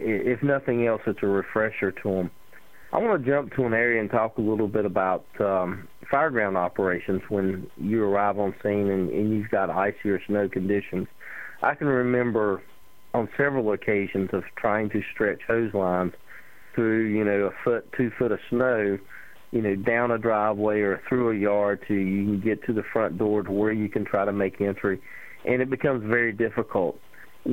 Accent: West Virginia, United States; Myself, growing up in West Virginia, we did have a lot of cold weather during the winter, a lot of snow.

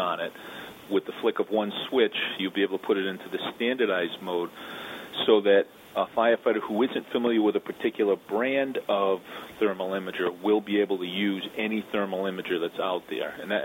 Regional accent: North Providence, Rhode Island, United States; I went on as a call firefighter in my hometown in North Providence.

